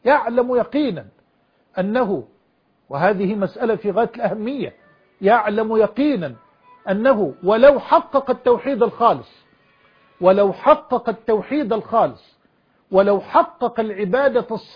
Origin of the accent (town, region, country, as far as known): Egypt